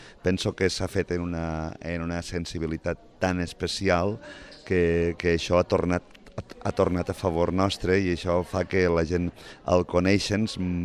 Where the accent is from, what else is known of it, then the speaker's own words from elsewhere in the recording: Catalonia, Spain; jo sóc ebrenc, que així és com ens han batejat des de fa uns anys a la gent que vivim a les riberes de l'Ebre, però sóc ebrenc de la part de baix, de la part del sud